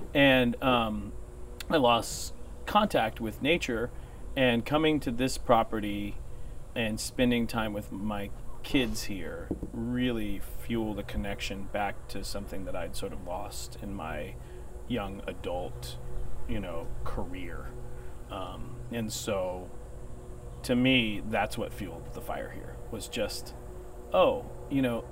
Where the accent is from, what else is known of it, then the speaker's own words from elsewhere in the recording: Texas, United States; there's a sense of responsibility as a Texan and as a landowner, and particularly as a bootstrap Texan, to go out and do that stuff yourself.